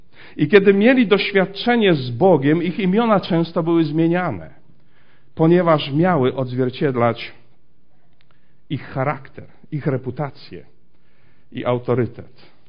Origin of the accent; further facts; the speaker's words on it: Głubczyce, Opole Voivodeship, Poland; Ja pochodzę z Głubczyc